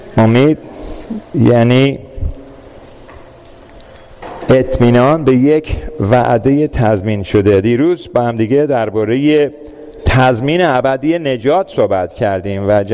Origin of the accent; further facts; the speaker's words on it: Iran; born there; moved away as an adult; also born or lived in United States; من چطور در ایران در یک خانواده نسبتا متوسط متولد شدم. پدرم بهایی بودن، مادرم مسلمان. در هر دو مورد من بزرگ شدم. تحصیلاتم رو توی آمریکا بعد از دیپلمم در ایران انجام دادم.